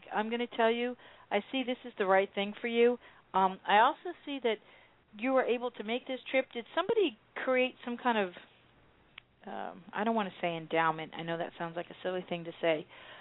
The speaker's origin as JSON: {"language": "English", "region": "New Jersey", "country": "United States", "said": "I'm from New Jersey, and New York is underwater."}